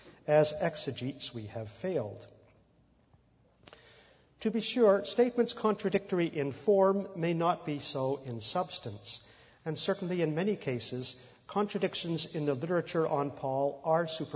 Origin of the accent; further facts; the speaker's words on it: Ontario, Canada; I come from Ontario, Canada, and in my trip down yesterday